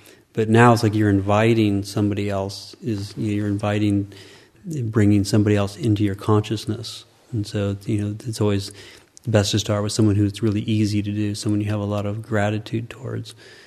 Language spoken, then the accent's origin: English; Wabash, Indiana, United States; I could be mentioning to people I was from Wabash in a very aggressive way of trying to make people feel uncomfortable